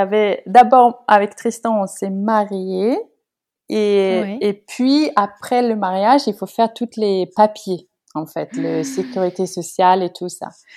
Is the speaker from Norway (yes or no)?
yes; Oslo, Norway; Oui, d'Oslo. Oui, c'est plus grand, on est plus anonyme